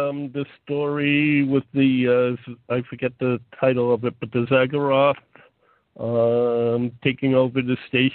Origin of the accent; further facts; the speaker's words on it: New York, United States; I'm a New Yorker. I'll keep walking.